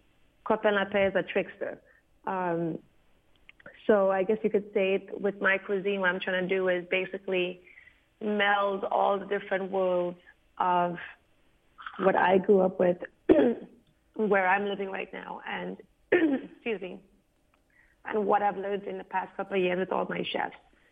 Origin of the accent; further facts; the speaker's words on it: St. Lucia; that's a folk tale that I grew up with in St. Lucia.